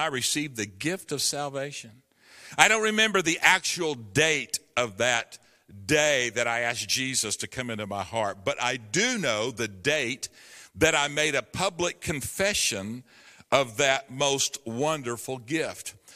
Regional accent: Enid, Oklahoma, United States; I was raised in Enid, Oklahoma, and as a little kid, my brother and I, we liked mini bikes.

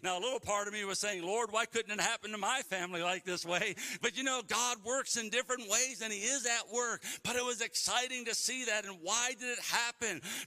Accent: Cleveland, Ohio, United States; now in Missouri, United States; I told you I was from Cleveland, Ohio, and I ended up down in Missouri.

